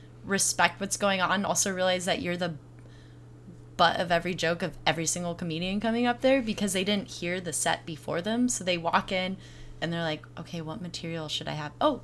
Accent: Colorado, United States; I'm from Colorado. I'm the only lesbian within 100 miles.

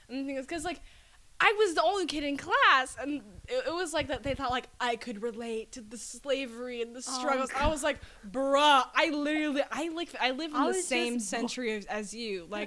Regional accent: Ghana; I'm Ghanaian. I'm like, cool. I'm from, like, ancient African kingdom. How cool is that? I'm, like, probably descendant of some sort of royalty.

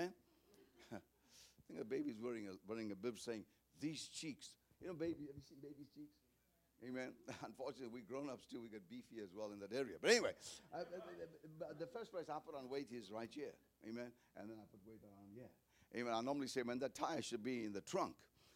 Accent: United States; you know, I'm from America. You know, when they see Americans, they see money.

